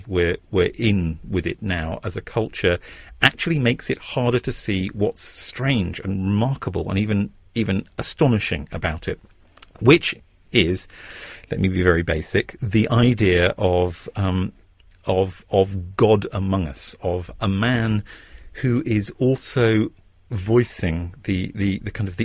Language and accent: English; England, United Kingdom; talking about I'm English, I'm an Anglican, talking about religion is embarrassing